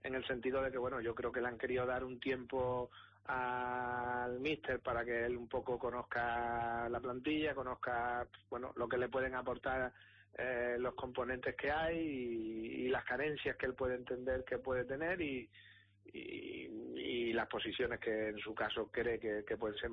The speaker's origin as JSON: {"language": "Spanish", "region": "Canary Islands", "country": "Spain", "lives_now": "Cádiz, Spain", "said": "a pesar de residir, tener mi despacho profesional en Andalucía, concretamente en Cádiz, bueno, pues soy canario, nacido en Gran Canaria, viajo periódicamente para seguir el fútbol canario"}